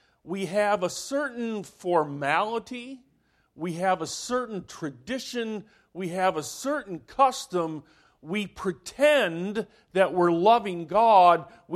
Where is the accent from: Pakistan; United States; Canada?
Canada; when I was a kid, growing up in Canada